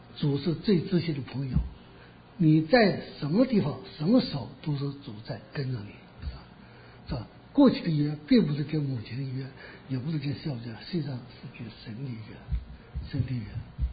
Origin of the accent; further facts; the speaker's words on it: South China, China; 我是南方人，到东北还要生活各种习惯，都要适应话。不会讲，我南方人讲东，我现在是给我老伴学的，不会讲东北话